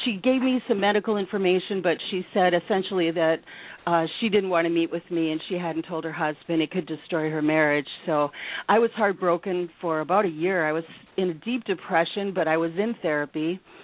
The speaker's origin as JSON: {"language": "English", "region": "Wisconsin", "country": "United States", "tie": "born or raised there", "moved": "as an adult", "said": "I fortunately had the brilliant idea to go to a judge in my hometown, and this was shortly before I was moving away to Washington State."}